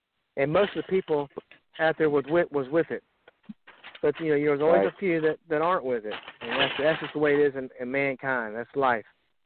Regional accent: Bartow, Florida, United States; Bartow, where I was born and raised, was 33830.

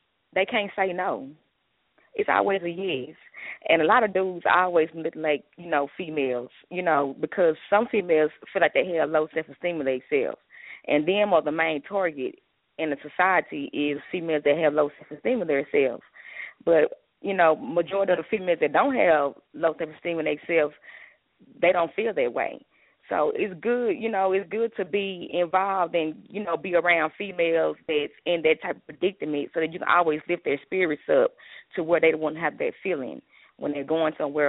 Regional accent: Dallas, Texas, United States; I'm from Dallas, Texas.

